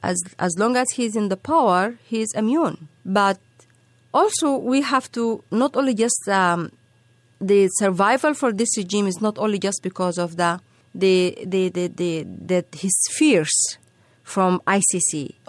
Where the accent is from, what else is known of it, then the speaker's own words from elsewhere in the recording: Atbara, River Nile, Sudan; The first revolution was actually happening in Atbara, my hometown, and it's continued small neighborhoods in villages. I saw one of the video clip from my village. I grew up and I studied. It's called Khilewa.